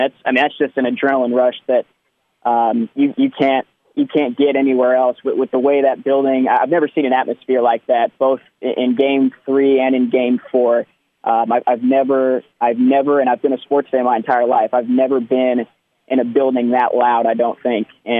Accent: Indianapolis, Indiana, United States; I'm from Indianapolis. I was just telling Caleb off the air. I'm from the east side of Indianapolis, so I went to Warren Central High School.

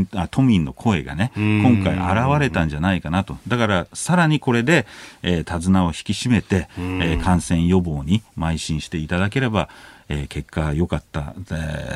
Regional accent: United States; 社会を国際社会を見ちゃいけないというアメリカ人として言いたいところですね。

